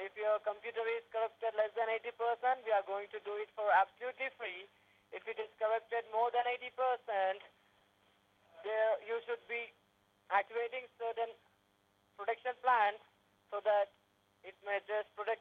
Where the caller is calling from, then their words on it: Clifton Park, New York, United States; New York, Clifton Park City.